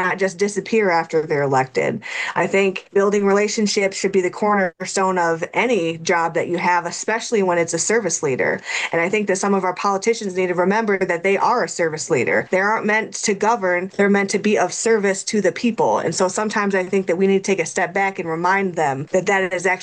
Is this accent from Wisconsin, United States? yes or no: no; Michigan, United States; Yeah, so I grew up in rural Eaton County. I went to Eaton Rapids most part.